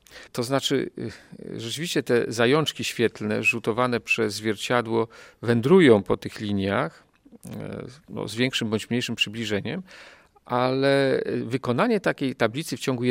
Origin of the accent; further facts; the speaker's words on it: Toruń, Kuyavian-Pomeranian Voivodeship, Poland; now in Olsztyn, Poland; bowiem ja nie byłem wówczas mieszkańcem Olsztyna, ja pochodzę z Torunia.